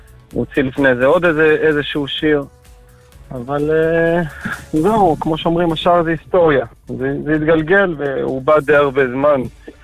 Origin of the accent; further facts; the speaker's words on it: Bnei Brak, Tel Aviv District, Israel; אני גדלתי בבני ברק